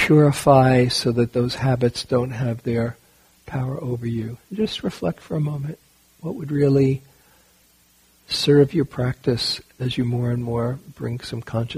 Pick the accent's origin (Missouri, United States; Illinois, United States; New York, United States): New York, United States; New York City; I grew up in New York City, and sometimes it would be fun to be in the last car of the train